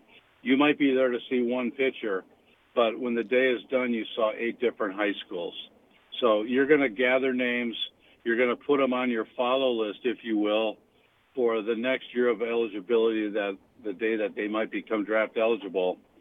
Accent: Milwaukee, Wisconsin, United States; You know, I grew up in Milwaukee, so I always make a trip over to the Lakeshore Chinooks.

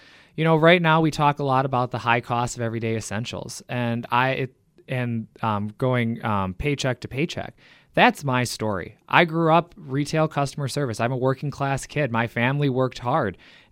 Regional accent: Iola, Wisconsin, United States; So I grew up in Iola, Wisconsin, so not too far away from here. And I grew up in a town of 1,301 people

